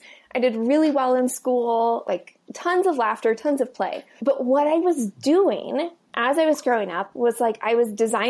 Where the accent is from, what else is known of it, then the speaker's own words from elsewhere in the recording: Iowa, United States; I grew up in Iowa, Midwest, represent.